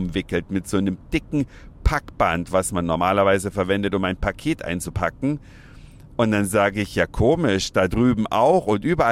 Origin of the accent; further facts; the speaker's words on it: Saxony, Germany; in meiner alten Heimat im Bundesland Sachsen